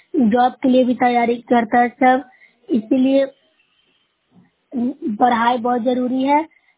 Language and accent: Hindi; Nursarai, Bihar, India; मैं नौसराय प्रखंड से हूँ, जिला नालंदा की निवासी हूँ। पंचायत द्वारा बारा खुर्द है।